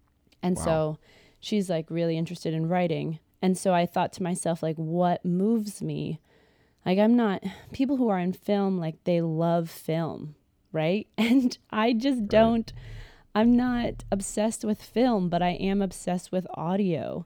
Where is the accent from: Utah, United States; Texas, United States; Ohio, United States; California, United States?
Ohio, United States; Columbus; I come from Columbus, Ohio, and I do lots of different things.